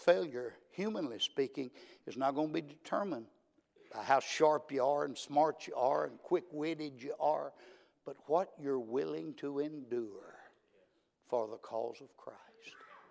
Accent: Myrtle Springs, Texas, United States; I grew up in Myrtle Springs, Texas. Little old country town down in East Texas between Canton and Wills Point. I was raised on a little farm.

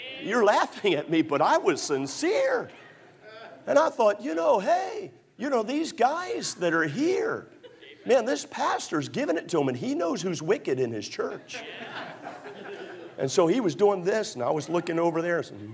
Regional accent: Baltimore, Maryland, United States; born there; So I was born in Baltimore City. I want to go back to the city.

